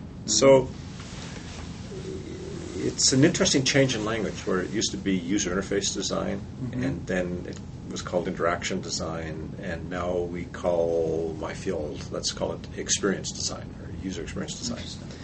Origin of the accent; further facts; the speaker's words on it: Canada; Since I'm Canadian, it had the, we call it the hockey puck mouse